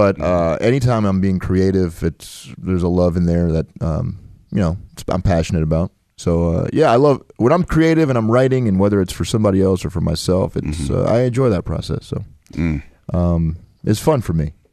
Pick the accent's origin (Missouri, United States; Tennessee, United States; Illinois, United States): Tennessee, United States; Nashville; During every one of my shows, I would mention I was from Nashville, and I'd say, home of the Commodores, Vandy fans.